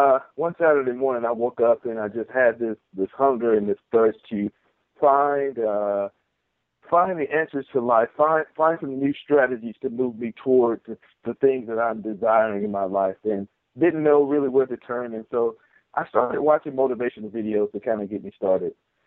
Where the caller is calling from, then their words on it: Fort Drum, New York, United States; I am calling from cold New York, right off of Lake Ontario. I am at Fort Drum, New York, about 30 miles from Canada.